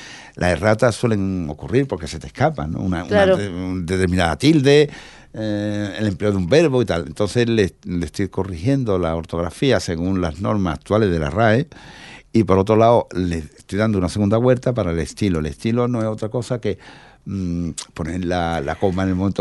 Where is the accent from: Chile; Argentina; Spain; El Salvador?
Spain; Andalusia; accent: Andalusian; cuando salgo de Andalucía, de nuestro rincón, mi deje andaluz se nota, obviamente, entonces pues hablo más lento.